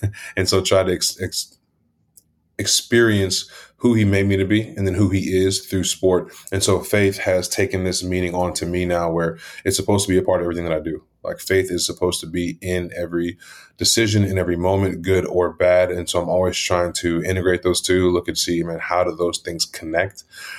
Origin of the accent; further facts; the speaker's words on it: Houston, Texas, United States; So I grew up in Houston, Texas, and my wife and I both went to high school together.